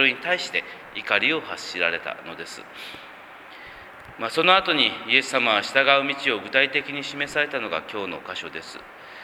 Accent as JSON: {"language": "Japanese", "region": "Kumamoto", "country": "Japan", "said": "熊本に帰ってきて、久しぶりに熊本弁というのを聞きました。自分では熊本弁って分かってたつもりですけども、結構分からない言葉がたくさんあるなと。"}